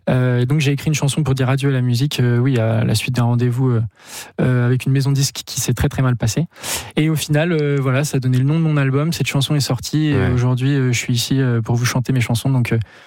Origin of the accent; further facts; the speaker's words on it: Auvergne-Rhône-Alpes, France; also born or lived in Geneva, Switzerland; Je suis né à Genève. Je viens de la région par là-bas, en France. Voilà, la Haute-Savoie, tout ça, l'Ain. Les régions limitrophes à la Suisse.